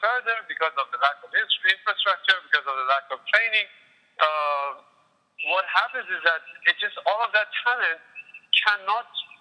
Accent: Canada; I'm also Canadian.

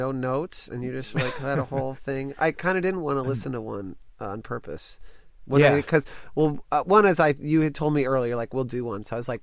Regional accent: Dallas, Texas, United States; Like, I grew up in Dallas

